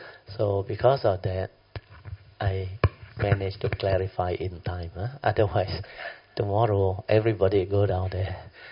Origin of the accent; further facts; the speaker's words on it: Alor Setar, Kedah, Malaysia; Today we got two friends from Alostar, my hometown, homestead.